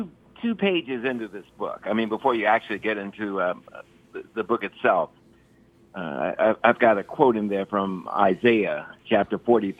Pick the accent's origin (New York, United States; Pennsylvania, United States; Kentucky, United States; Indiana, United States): Kentucky, United States; Louisville; I grew up in Louisville's segregated West End